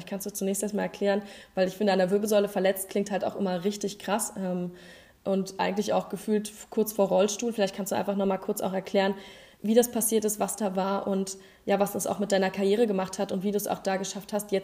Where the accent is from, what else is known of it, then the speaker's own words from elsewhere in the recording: Brandenburg, Germany; Für mich als Brandenburgerin ist es total schön, weil ich habe früher auch immer in Cottbus zum einen das Turnier der Meister gesehen